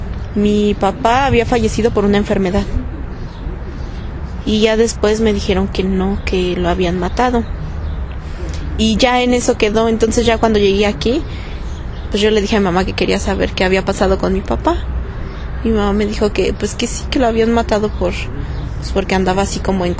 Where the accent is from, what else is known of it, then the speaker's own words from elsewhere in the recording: Mexico City, Mexico; De aquí del Distrito Federal.